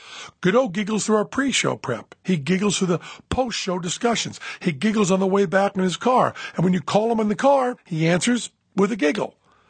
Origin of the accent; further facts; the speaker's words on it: Massachusetts, United States; I'm from Western Massachusetts, and I've gone to farms to get corn that had been picked just an hour before.